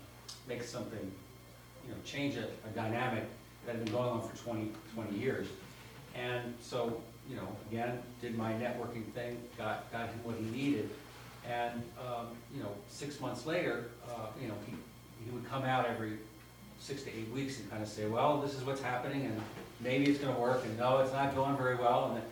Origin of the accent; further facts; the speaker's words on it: California, United States; I'm from California. I don't know anybody from Minnesota except people that meet up here.